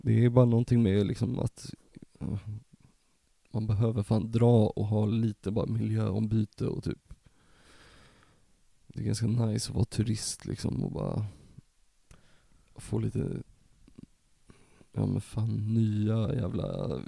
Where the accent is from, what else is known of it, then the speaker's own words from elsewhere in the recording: Japan; Och hemma i Japan testar de dem på risen.